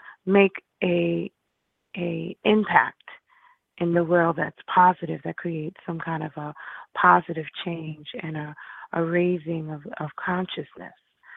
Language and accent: English; New York City, New York, United States; as a African-American woman growing up in New York City